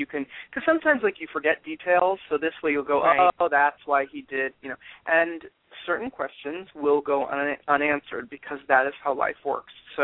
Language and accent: English; Palm Springs, California, United States; We are doing the first ever Hot as Hell Fan Fest here in my hometown of Palm Springs.